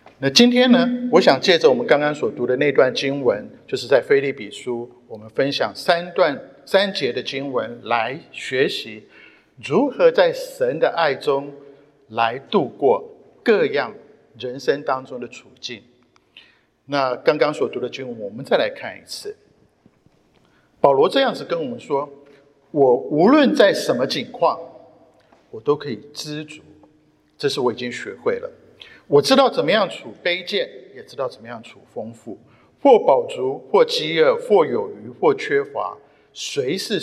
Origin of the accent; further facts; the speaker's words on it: Taiwan; 那时候我们教会的牧师是一个四川人，他从四川来，我从台湾来。